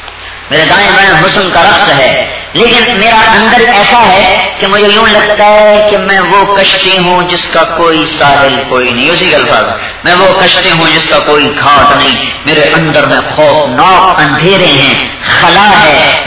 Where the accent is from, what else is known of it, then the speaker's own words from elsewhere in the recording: Khanewal, Punjab, Pakistan; میرا ضلع خانیوال ہے, وہاں میرا گاؤں ہے